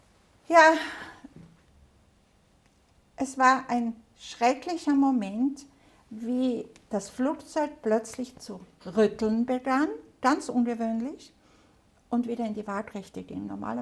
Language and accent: German; Austria; ich bin Österreicherin